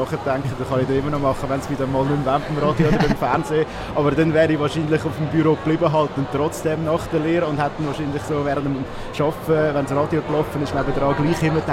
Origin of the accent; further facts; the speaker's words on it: Aargau, Switzerland; beim Argovia dann zumal, das ist so mein Heimatsender halt als Aargauer.